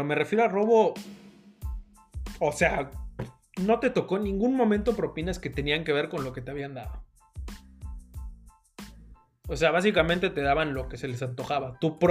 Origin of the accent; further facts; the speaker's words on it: Mexico; Yo soy mexicano, que te quede bien claro.